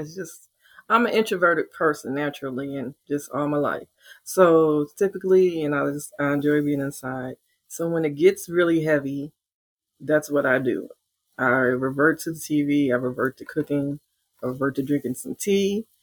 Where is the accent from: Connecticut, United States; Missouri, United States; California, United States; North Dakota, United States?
Missouri, United States; St. Louis; I'm from St. Louis, Maya Angelou. So that's what I, you know, that's in my blood.